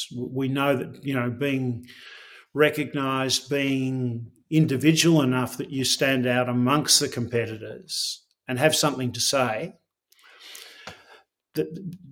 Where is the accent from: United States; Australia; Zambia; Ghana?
Australia; Look, I'm proudly Australian.